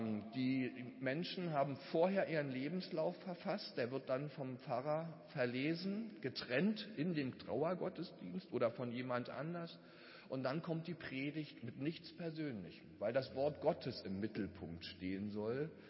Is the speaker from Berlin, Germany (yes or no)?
yes; Berlin, Germany; also born or lived in Görlitz; ich komme eigentlich aus Berlin-Pankow, aber war dann 22 Jahre durch viele Umwege, zweiten Bildungsweg und ähnliche Dinge Pfarrer in der damals noch selbstständigen Görlitzer Landeskirche